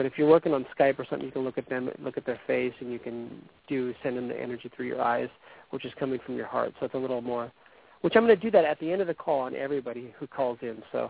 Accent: Orange County, California, United States; my hometown of Orange County, California, you've probably heard the OC, the drama. That's where I grew up

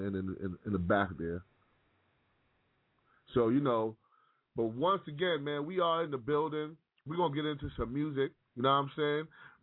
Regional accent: New York City, New York, United States; I don't know if that's because I'm from Harlem

